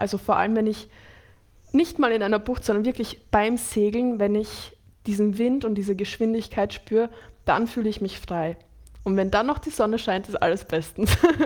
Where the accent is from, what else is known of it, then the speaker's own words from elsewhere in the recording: Croatia; weil ich mich so gut auskenne in Kroatien, weil ich gebürtige Kroatin bin und weil das meine Heimat ist